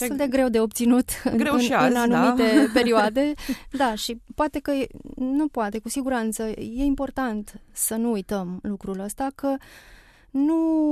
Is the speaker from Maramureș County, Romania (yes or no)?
no; Sibiu, Sibiu County, Romania; born there; now in Bucharest, Romania; Și că sunt femeie și că m-am născut la Sibiu și că am trăit 14 ani în perioada comunistă și că apoi a venit libertatea, tranziția, democrația, că am venit la București, că lucrez la radio